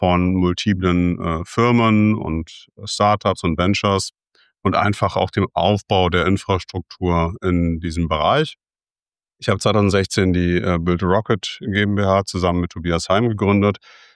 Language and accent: German; Cologne, North Rhine-Westphalia, Germany; Ich komme aus Köln gebürtig, geboren, aufgewachsen. Also sozusagen fast ein Heimspiel hier, dann auch im Podcast. Bin jetzt inzwischen 43 Jahre alt